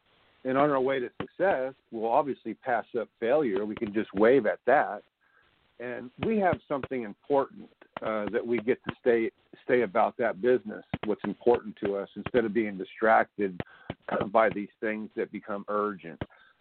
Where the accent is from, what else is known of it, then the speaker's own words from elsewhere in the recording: Missouri, United States; I'm from Missouri, you know, I'm from the state of Missouri.